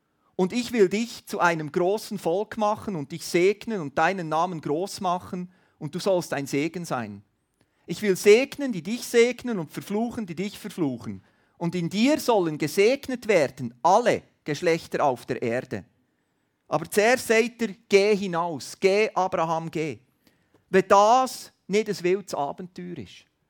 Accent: Switzerland; Als Schweizer sind wir viel zu brav.

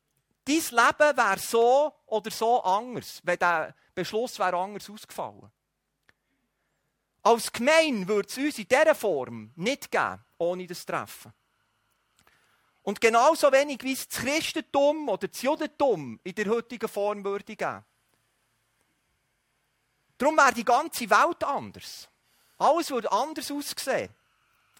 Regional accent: Switzerland; Gerade als Schweizer ist es für uns vielleicht nicht so entscheidend.

